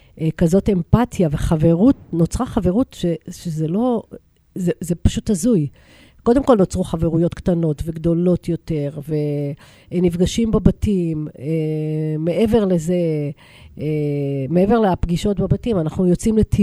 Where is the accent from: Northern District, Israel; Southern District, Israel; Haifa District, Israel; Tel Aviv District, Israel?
Tel Aviv District, Israel; Or Yehuda; born there; אור יהודה, מקום, זה המקום שלי, מקום הולדתי.